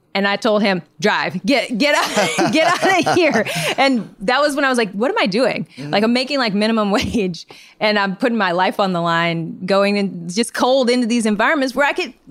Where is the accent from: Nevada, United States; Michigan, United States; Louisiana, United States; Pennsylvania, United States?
Michigan, United States; Detroit; Michigan, Detroit.